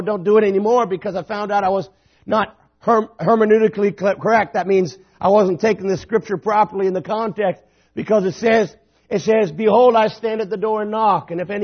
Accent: Hamilton, Ontario, Canada; Now, when I was a kid, many of you know, I grew up in Hamilton, Ontario.

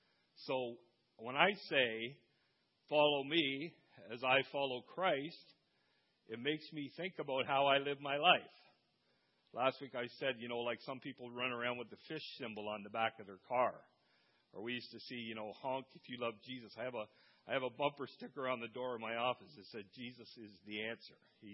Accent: Dunnville, Ontario, Canada; So I grew up in Dunville, you know, and people around Dunville know I'm a pastor.

